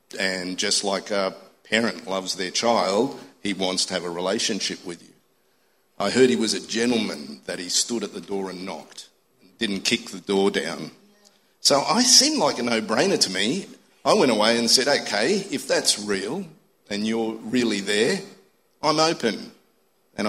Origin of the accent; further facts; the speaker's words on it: Australia; first language Italian; also born or lived in Messina, Italy; So I was born in Messina in Sicily. I was 4 years old and we came to Australia for a holiday.